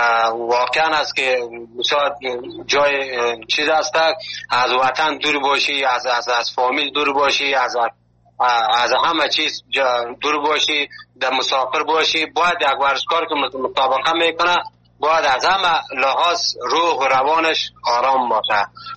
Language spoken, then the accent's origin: Persian; Afghanistan; now in Malatya, Turkey